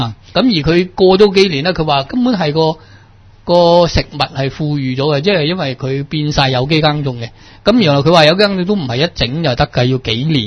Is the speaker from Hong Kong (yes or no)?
yes; Hong Kong; 即係我哋香港人都係啦，唔用膠袋咁